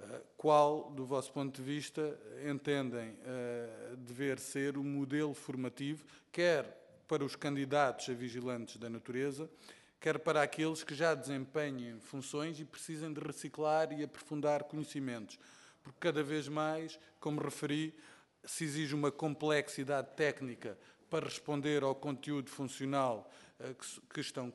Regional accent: Faro, Portugal; Eu sou algarvio

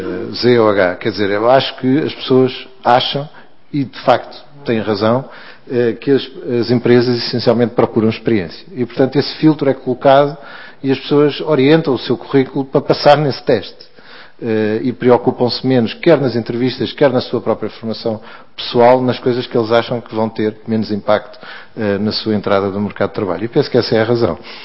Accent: Portugal; O nosso ADN, como portugueses, tem determinadas características que são boas

